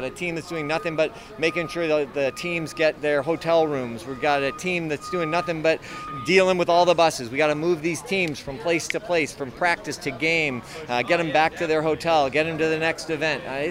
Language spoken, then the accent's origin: English; Syracuse, New York, United States; I was born and raised in Syracuse. I'm a Nottingham Bulldog, and I graduated SU